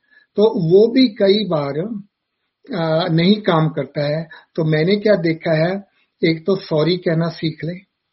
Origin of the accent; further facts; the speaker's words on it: India; now in United States; मैं अमेरिका में भी आकर ना, मैं भूला नहीं हूं मैं कहां से हूं। तो जैसे मैं भारत में रहता था ना